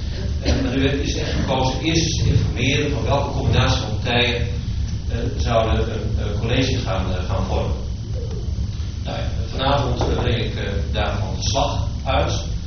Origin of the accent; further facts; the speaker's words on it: Bleskensgraaf, South Holland, Netherlands; Ik kom uit Blessingsgraaf, uit het Alblasserwaard.